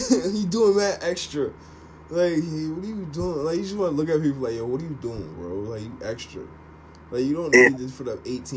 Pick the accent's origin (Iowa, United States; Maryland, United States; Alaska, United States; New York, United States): Maryland, United States; It's like Maryland. I'm from Maryland.